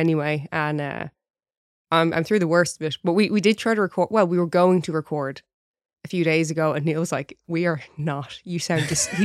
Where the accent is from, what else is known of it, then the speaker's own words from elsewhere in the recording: Ireland; I'm Irish.